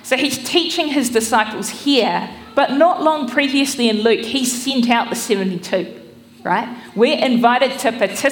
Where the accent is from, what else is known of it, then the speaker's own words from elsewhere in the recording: Wellington, New Zealand; I grew up in Wellington and then moved inland Kapiti. My parents bought a retreat centre. So that was the kind of context I grew up in, the faith I grew up in.